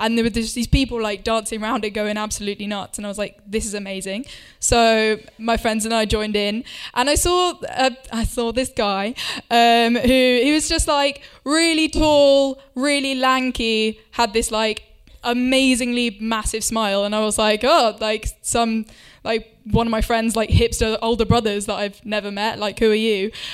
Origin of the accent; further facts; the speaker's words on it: Winchester, South East England, United Kingdom; I was at a music festival near my hometown of Winchester.